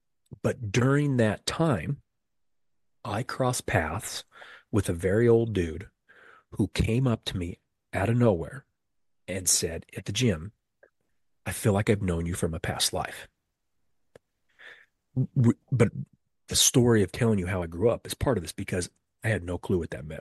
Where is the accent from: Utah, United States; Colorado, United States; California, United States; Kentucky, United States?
Utah, United States; Born and raised in Utah, very religious state, very Mormon state. I wasn't Mormon, but I also wasn't atheist.